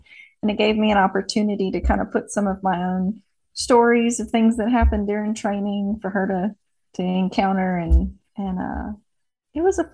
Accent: Mississippi, United States; born there; Well, I was born in Mississippi, and then my mother was in the military, so we moved around a whole lot during my school years.

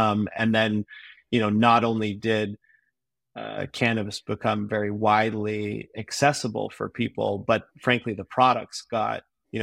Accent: Canada; especially I'm from Canada.

